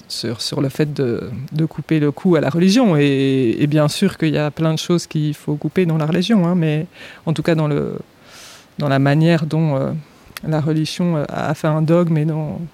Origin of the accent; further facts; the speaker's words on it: Brussels, Belgium; moved away as an adult; now in France; Donc moi, je suis belge à la base. J'ai grandi à Bruxelles. Et j'ai eu mes 2 enfants à Bruxelles.